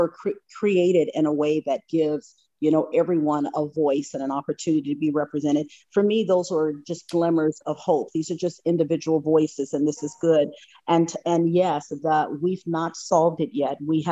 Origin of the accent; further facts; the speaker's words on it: United States; And for me as a commissioner, particularly being Black American female